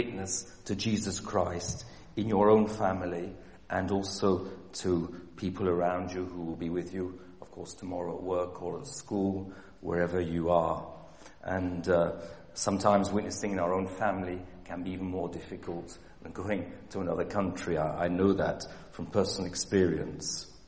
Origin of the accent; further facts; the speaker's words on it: England, United Kingdom; moved away as an adult; now in France; But I am English, 100%. I'm as English as most of you. But I said after 30 years in France